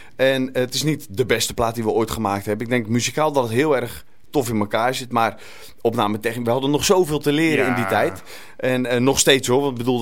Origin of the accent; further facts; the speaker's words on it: Dordrecht, South Holland, Netherlands; de Walenburg, dat is de straat waar ik ben opgegroeid, in Dordrecht